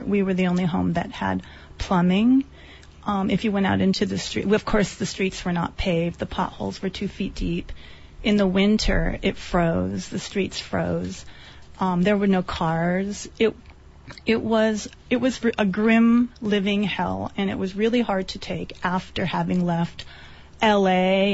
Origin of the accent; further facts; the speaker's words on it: South Korea; And so growing up in South Korea at that time